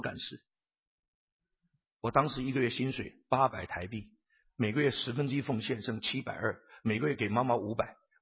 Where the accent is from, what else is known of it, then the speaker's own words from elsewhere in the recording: Guangdong, China; 我们广东人是狗怕我们的